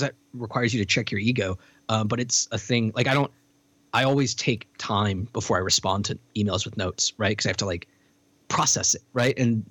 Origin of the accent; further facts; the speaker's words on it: Virginia, United States; that guy's from Kentucky and I'm from Virginia.